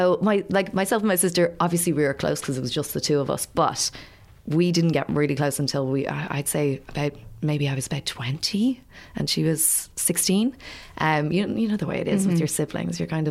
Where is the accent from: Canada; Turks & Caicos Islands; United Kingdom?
Canada; accent: American; moved away; my accent still, I do still have a little bit of a, some people call it an American accent. It is half Canadian because I did grow up there, but I was born here. So I was born here, moved over there when I was 2.